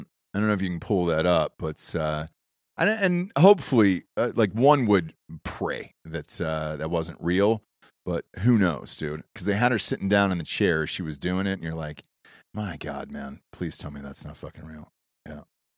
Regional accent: Georgia, United States; All right, I'm from Georgia.

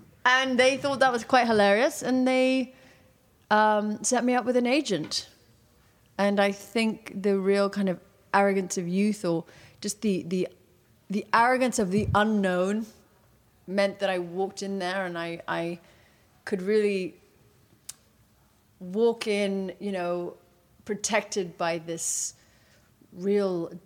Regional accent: Portugal; And I grew up in Portugal, but we'd go back every, you know, for so it's a 2-hour flight, so you're back a lot.

